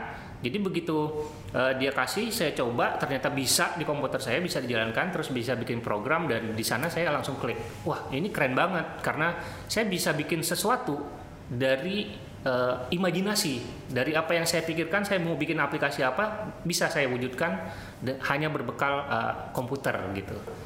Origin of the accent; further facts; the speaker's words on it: Aceh, Indonesia; Kebetulan saya besarnya sampai dari kecil sampai SMA itu di Aceh Utara, Lok Semanggi Aceh Utara.